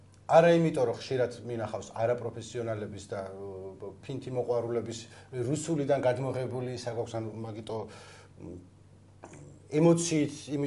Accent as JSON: {"language": "Georgian", "town": "Baghdati", "region": "Imereti", "country": "Georgia", "said": "მე თვითონ ბაღდადიდან ვარ, ასე რომ ქუთაისი ჩემთვის დიდი ქალაქია."}